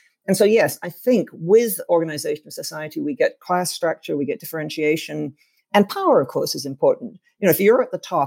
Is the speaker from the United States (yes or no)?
no; Canada; I grew up in Canada. I've lived in Canada most of my life.